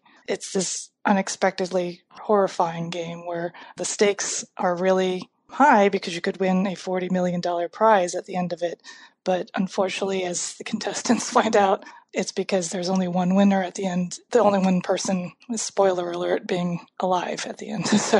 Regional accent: United States; growing up in America, you just didn't hear much about Korea. Everyone always used to ask me, are you Chinese or Japanese? Korea wasn't really on the map at all.

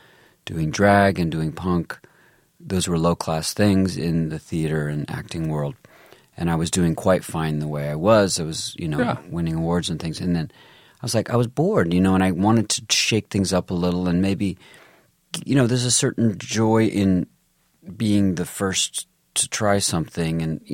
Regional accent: Scotland, United Kingdom; Yeah, I grew up partly in Scotland when I was young, and that real dark sense of humor.

